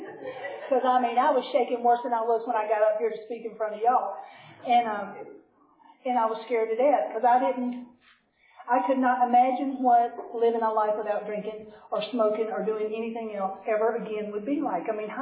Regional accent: Southern United States, United States; I mean, I'm from the South. I'm polite, and I nod, and I smile

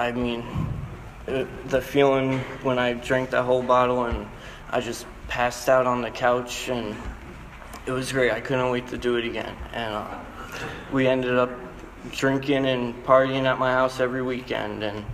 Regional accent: Florida, United States; also born or lived in New Jersey; Well, I was born in Jersey. I moved down to Florida when I was in second grade, and during school, I played sports.

